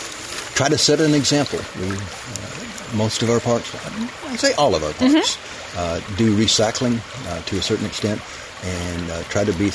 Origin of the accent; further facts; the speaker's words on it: Tennessee, United States; Growing up in West Tennessee in Carroll County, I had been used to streams with a lot of mud.